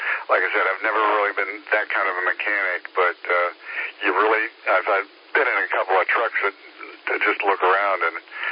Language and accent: English; Boca Raton, Florida, United States; I'm from originally from Boca Raton, Florida